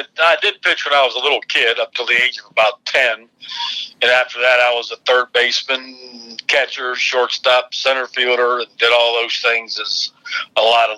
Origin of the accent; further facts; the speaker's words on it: Miami, Florida, United States; Yes, and I grew up in Miami back in the 60s and the 50s.